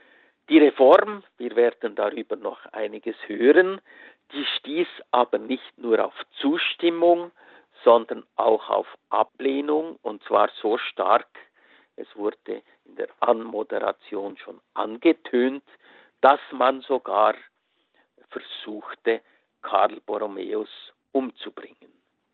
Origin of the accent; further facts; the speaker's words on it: Switzerland; bei uns in der Schweiz